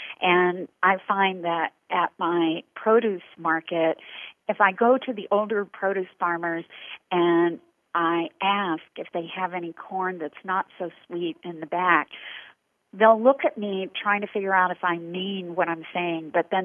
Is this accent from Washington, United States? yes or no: no; Corbin, Kentucky, United States; So this happened in the town that I grew up in Corbin, Kentucky.